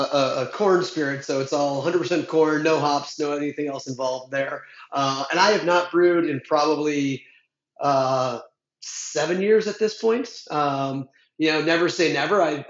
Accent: Minnesota, United States; like I'm from Minnesota, you know, I go to Minnesota and there's like, you know, 7 or 8 great craft distilleries there.

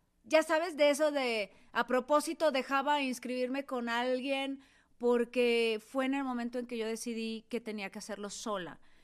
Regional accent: Ciudad Madero, Tamaulipas, Mexico; Yo soy de Ciudad Madero, Tamaulipas.

